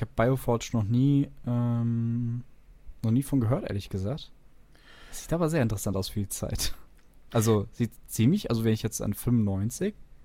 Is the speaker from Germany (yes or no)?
no; Austria